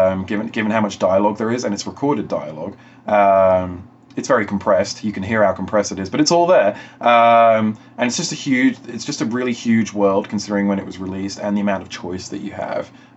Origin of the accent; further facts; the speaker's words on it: England, United Kingdom; also born or lived in Netherlands / United States / Japan; I've lived in a lot of places. I'm from England originally, and I've lived in Holland, America, East Coast America, West Coast America, and Japan.